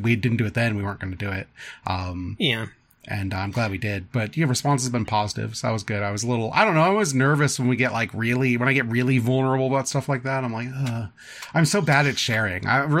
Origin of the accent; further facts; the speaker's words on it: Midwest, United States; As a Midwesterner, it just is truly, like, I just have no idea.